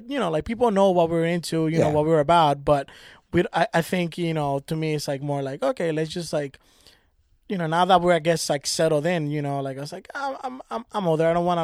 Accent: Puerto Rico; Like growing up in Puerto Rico, like a colony, you know what I mean? Like invaded colony.

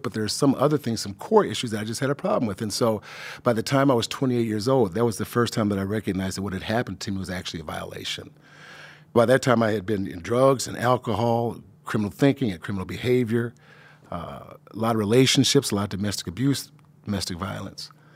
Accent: Milwaukee, Wisconsin, United States; been to Milwaukee, I'm from Milwaukee, Wisconsin

